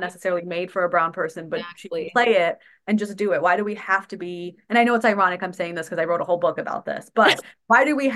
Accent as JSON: {"language": "English", "country": "India", "said": "just because I am Indian and I can speak to that more closely here"}